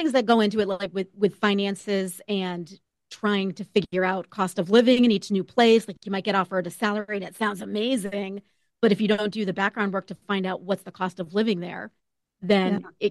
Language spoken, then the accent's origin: English; Massachusetts, United States; I grew up in Western Mass. I'm a Hilltown kid. I grew up in the Hilltowns.